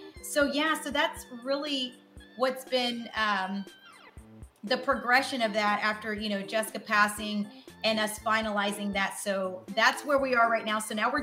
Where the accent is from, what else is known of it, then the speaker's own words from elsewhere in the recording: Texas, United States; So, you know, I'm from Texas, so yeah.